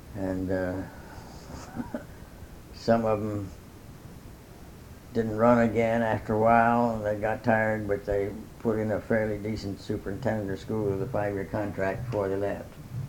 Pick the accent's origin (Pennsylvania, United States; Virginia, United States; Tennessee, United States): Pennsylvania, United States; Philadelphia; born there; now in Medford, United States; I was born in Philadelphia.